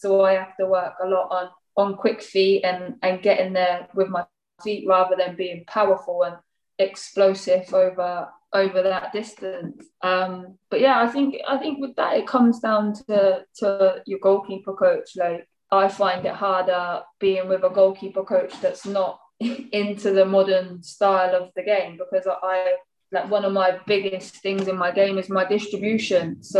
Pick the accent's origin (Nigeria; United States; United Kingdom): United Kingdom; Slough, South East England; Everyone asks me, I try and say I'm from Windsor, so you've done your research, so I can't tell you I'm from Windsor, because obviously Windsor's like a nice area, like, but no, yeah, Slough